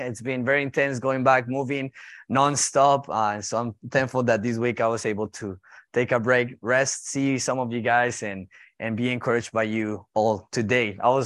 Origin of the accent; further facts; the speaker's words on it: Colombia; Colombia in the last couple of months. It's been a very intense time going back, and even though it's my home country